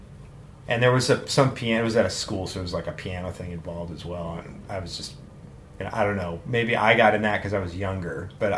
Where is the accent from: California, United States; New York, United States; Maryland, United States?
New York, United States; New York City; Yeah, Upper West Side, 110th and Riverside.